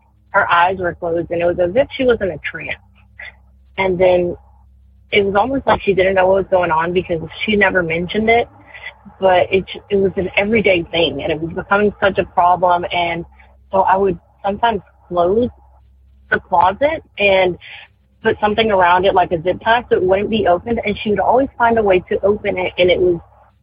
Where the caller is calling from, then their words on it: North Carolina, United States; I am calling from North Carolina